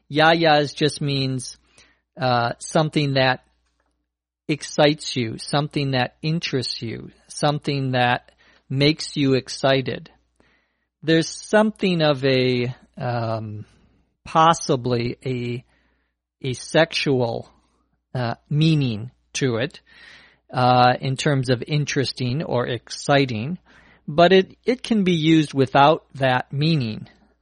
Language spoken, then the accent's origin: English; Los Angeles, California, United States; from Los Angeles.